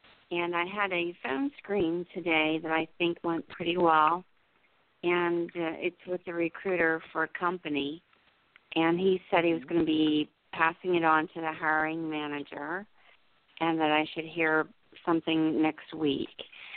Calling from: New Jersey, United States; I'm in New Jersey.

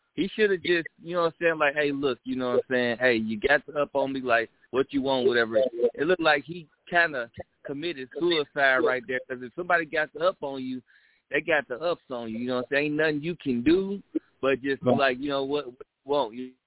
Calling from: Kansas City, Missouri, United States; I'm calling from Kansas City, Missouri.

